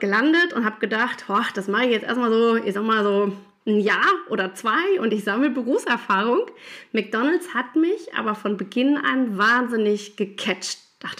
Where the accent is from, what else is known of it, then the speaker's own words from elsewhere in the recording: Duisburg, North Rhine-Westphalia, Germany; Ich bin Kind des Ruhrgebiets, ich komme aus Duisburg